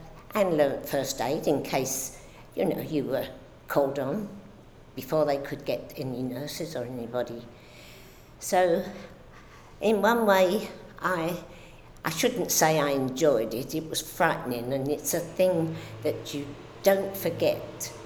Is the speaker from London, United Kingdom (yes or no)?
yes; London, United Kingdom; also born or lived in Victoria, London; beginning of the war, 1939, I was 20. Previously, though I was born in Victoria for the first few years of my life, we lived in southeast London, quite near the Surrey Docks